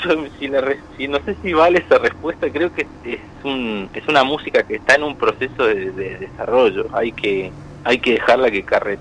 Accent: Patagonia, Argentina; mi música es patagónica porque yo soy patagónico

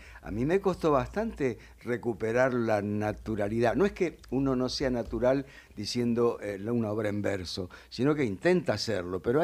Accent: Argentina; nos ha transformado en esta maravilla que somos los argentinos

